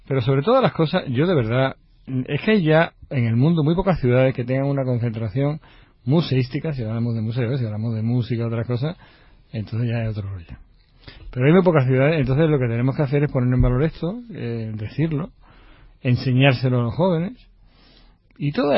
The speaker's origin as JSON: {"language": "Spanish", "town": "Málaga", "region": "Andalusia", "country": "Spain", "said": "los malagueños somos"}